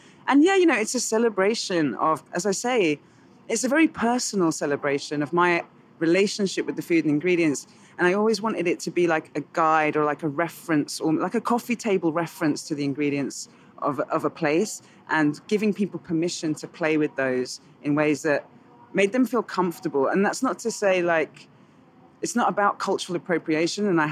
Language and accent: English; London, United Kingdom; I grew up in Southeast London, and I didn't have a very big Ghanaian family.